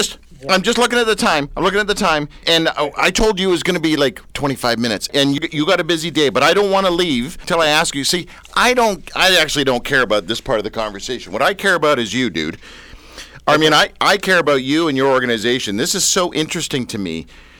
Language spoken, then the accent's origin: English; Canada; I'm not sucking up because I'm nice or because I'm Canadian.